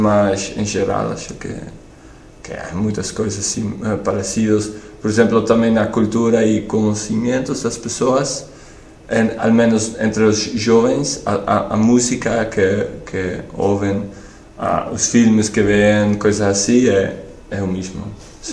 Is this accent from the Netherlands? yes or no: yes; Netherlands; Portuguese is a second language; now in Portugal